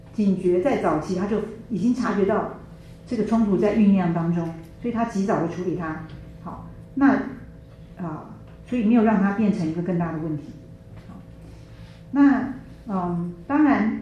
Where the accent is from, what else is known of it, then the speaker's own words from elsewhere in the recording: China; 这个跟我们中国人的文化是有点像，对不对，我们中国人不管儿女多大了